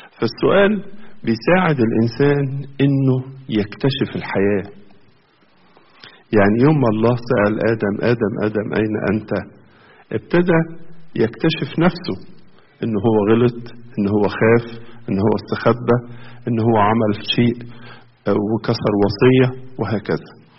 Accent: Egypt; إحنا كمصريين

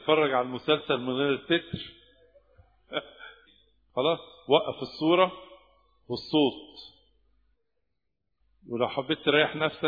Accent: Egypt; احنا بس اللي عندنا في مصر

